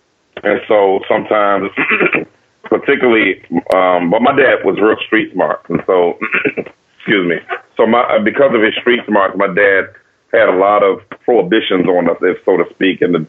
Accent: Washington, District of Columbia, United States; Yes, I grew up in Washington, D.C. during the season where it was, of course, called Dodge City.

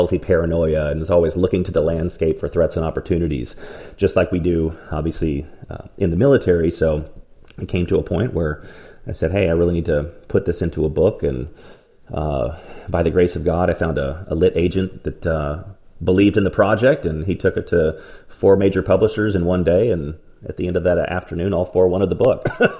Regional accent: Dallas, Texas, United States; I grew up in Dallas, as you mentioned earlier.

